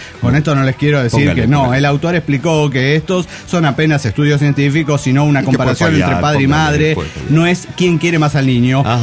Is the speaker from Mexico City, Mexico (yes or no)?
yes; Mexico City, Mexico; del DF Mexicano.